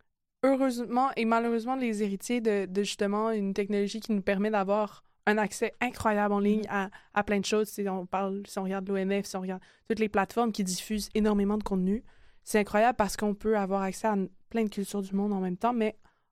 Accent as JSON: {"language": "French", "town": "Verdun", "region": "Quebec", "country": "Canada", "tie": "born or raised there", "said": "parce que j'ai grandi à Verdun, puis je reconnaissais les saules pleureurs avec le fleuve qui s'étendait"}